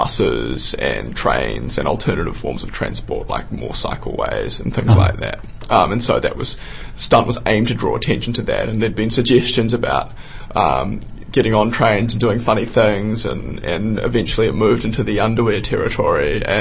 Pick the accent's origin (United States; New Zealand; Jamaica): New Zealand; South Island; living in the South Island, growing up in the South Island, I spent a lot of time in Central Otago, tramping in the West Coast